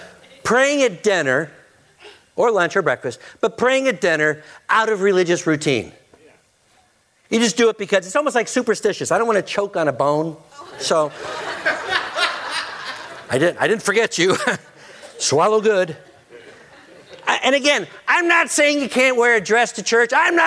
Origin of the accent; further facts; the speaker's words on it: United States; Well, I'm an American, I get a vote.